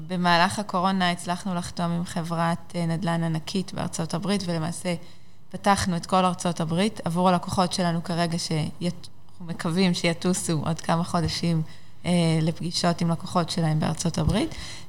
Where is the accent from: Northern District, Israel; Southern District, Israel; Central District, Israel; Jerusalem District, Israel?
Northern District, Israel; Regba; מהצפון, אני במקור מהגליל, כולנו צפוניים